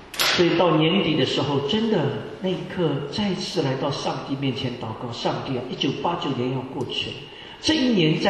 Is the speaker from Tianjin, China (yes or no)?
no; Shanghai, China; born there; also born or lived in Hangzhou / Luoyang / Guangzhou / Wuhan; 我在国内的时候，我在上海出生，其实我老家是杭州啊。我常常喜欢用杭州，因为这样离天堂比较近一点，上有天堂，下有苏杭。那这个后来到东北念书以后，在河南，在洛阳也待了不短的时间，